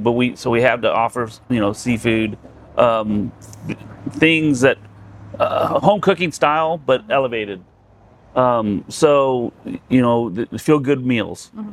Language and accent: English; El Paso, Texas, United States; So, you know, growing up in El Paso, going out to nightclubs and stuff like that, and seeing the bartenders